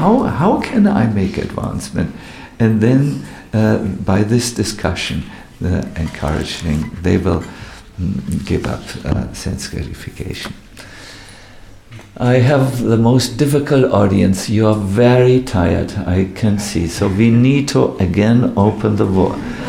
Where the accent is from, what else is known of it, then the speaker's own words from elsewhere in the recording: Germany; English is a second language; I'm sorry, I'm from Germany. I cannot... We like to talk with words that have meaning.